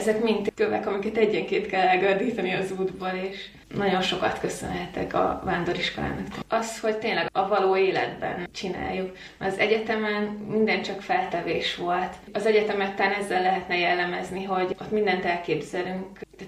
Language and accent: Hungarian; Újhartyán, Pest, Hungary; born there; Ez Újhartyánon a szülőfalunkban található